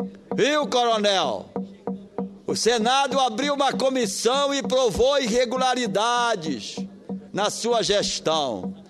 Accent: Pará, Brazil; Sendo assim, o Ministério Público da minha terra, tenho eu a certeza que não vai permitir que novamente este coronel corrupto, cínico e que é um mau gestor e que emperrou o futebol paraense

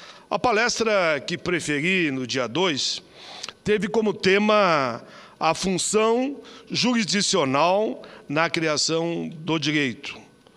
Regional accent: Rio Grande do Sul, Brazil; Eu, naturalmente, como gaúcho paraibano, disse lá que voltava àquela capital com muita alegria, pois recebia, há um ano e meio atrás, o título de cidadão paraibano.

